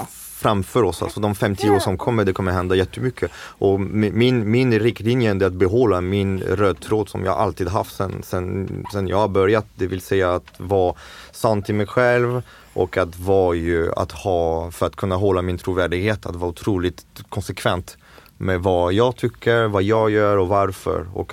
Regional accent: France; Swedish is a second language; moved away as an adult; now in Sweden; Alltså jag är fransman, jag var 26 när jag kom till Sverige, så alltså, svenska är inte riktigt min modersmål, det är min fjärde språk

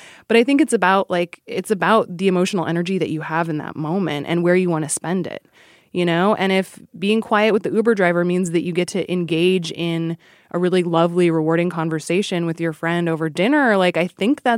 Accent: Alaska, United States; I grew up in Alaska, which maybe has something to do with it.

